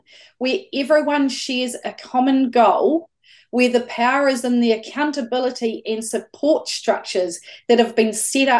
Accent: Dannevirke, Manawatū-Whanganui, New Zealand; I grew up in Dannevirke, or just out of Dannevirke on a farm.

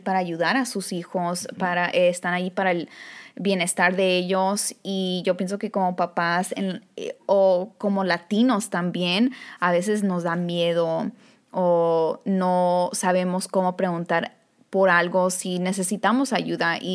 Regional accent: San Jose, California, United States; my husband and I are Eastsiders, so we're from East San Jose as well

